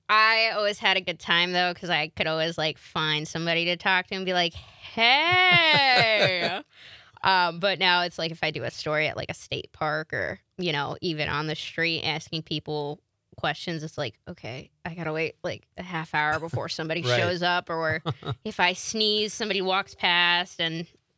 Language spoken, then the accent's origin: English; Chicago, Illinois, United States; I grew up on the Northwest side. I'm from Dunning. Shout out Dunning. A lot of people are like, where's that?